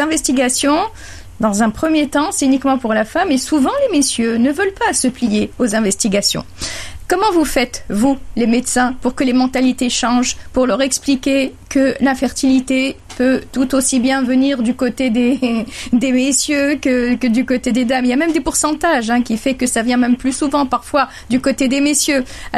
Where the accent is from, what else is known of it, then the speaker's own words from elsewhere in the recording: Tunisia; Chez nous en Tunisie, mais c'est pas le cas sur le reste du continent africain souvent